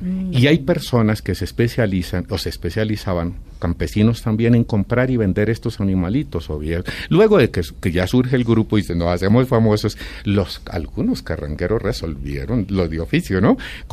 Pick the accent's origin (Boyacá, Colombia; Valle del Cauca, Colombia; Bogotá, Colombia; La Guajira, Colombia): Boyacá, Colombia; Ráquira; porque yo soy de Ráquira.